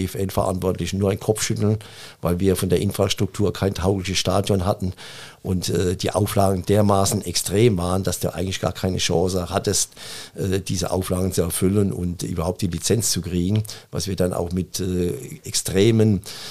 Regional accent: Hesse, Germany; Ich bin ein Hesse und bin kein Schwabe.

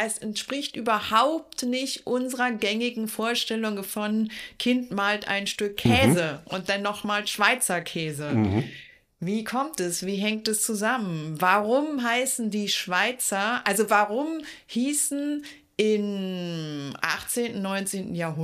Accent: Berlin, Germany; bin eben Berlinerin

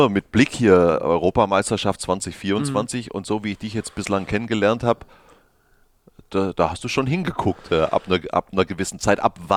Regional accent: Bavaria, Germany; In Neu-Ulm. Mhm. Meine Heimat übrigens.

